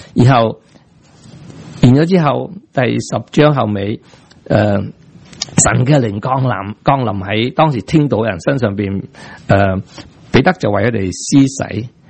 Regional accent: China; now in United States; 即好像我们中国人来了美国呢，很快就其实都不是很快的，下一代就快了，我们就慢一点开始讲英文，是吗？

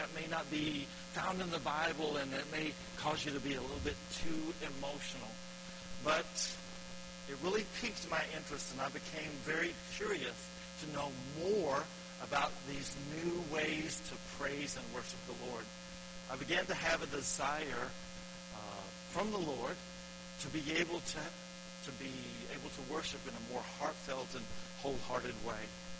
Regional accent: Batesville, Arkansas, United States; I grew up going to a small Southern Baptist church in my hometown of Batesville, Arkansas.

